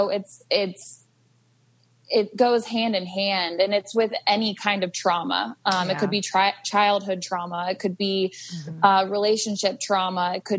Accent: Ohio, United States; also born or lived in Arizona; I was living in Arizona at the time and I was away from my family. I'm originally from Ohio. I live in Ohio now. But I was going to college in Arizona

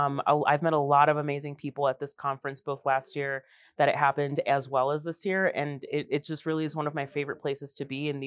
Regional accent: Chicago, Illinois, United States; I grew up in Chicago. It's not a very outdoorsy place. You know, like I was in a very, very urban area, concrete jungle.

